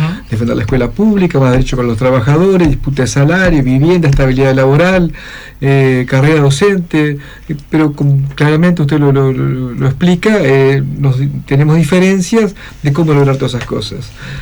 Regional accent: Colón, Entre Ríos, Argentina; now in Paraná, Argentina; allá que nos toca vivir en Paraná por las funciones que tenemos, yo soy de Colón

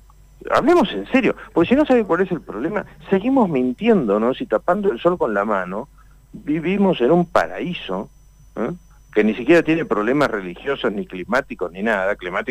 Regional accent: Argentina

